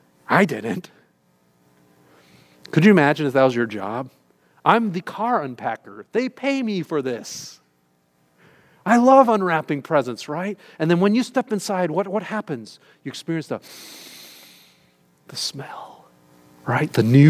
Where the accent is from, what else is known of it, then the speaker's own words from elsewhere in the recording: Detroit, Michigan, United States; I grew up in Detroit in the auto industry